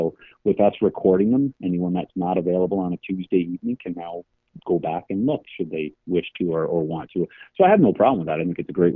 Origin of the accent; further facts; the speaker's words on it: Gananoque, Ontario, Canada; I'm 43 years old. I'm born and raised in Gananoque